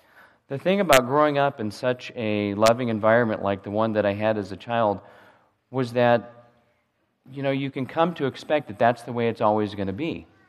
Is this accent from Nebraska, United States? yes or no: yes; Nebraska, United States; Growing up in Nebraska, there was always plenty of snow at Christmas time